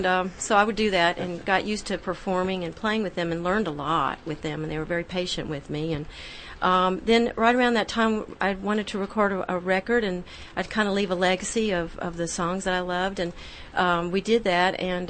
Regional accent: Tennessee, United States; Well, I grew up in Middle Tennessee, and funnily enough, as it turned out, I wasn't into bluegrass.

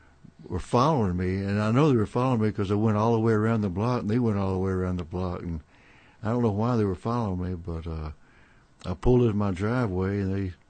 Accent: Memphis, Tennessee, United States; also born or lived in Mississippi / Chicago; now in California, United States; Yeah, I was born in Mississippi. Then I grew up in Memphis and then on to Chicago and... then out to California.

